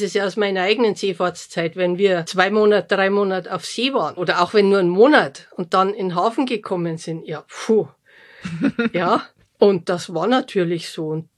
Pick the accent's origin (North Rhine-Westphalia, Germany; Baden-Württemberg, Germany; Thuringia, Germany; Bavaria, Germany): Bavaria, Germany; als Bayer